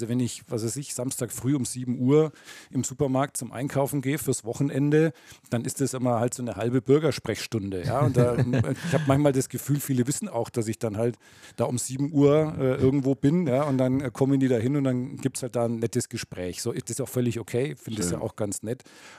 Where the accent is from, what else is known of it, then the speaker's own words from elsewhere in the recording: Großenseebach, Bavaria, Germany; Genau, also ich bin in Großen Seebach aufgewachsen, Nicht ganz so weit weg, jedenfalls im Landkreis Erlangen-Höchstadt.